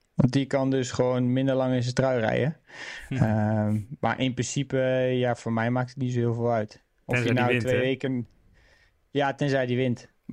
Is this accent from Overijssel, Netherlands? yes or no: no; South Holland, Netherlands; born there; Wateringen is natuurlijk vlakbij waar ik ben geboren.